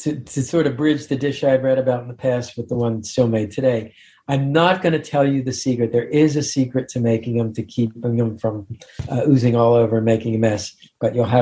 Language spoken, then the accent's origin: English; Baltimore, Maryland, United States; But I do want to go on the record as having grown up an Orioles fan because I grew up in Baltimore.